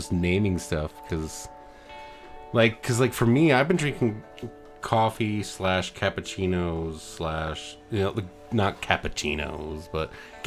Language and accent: English; Michigan, United States; I'm from Michigan, so mostly kept me warm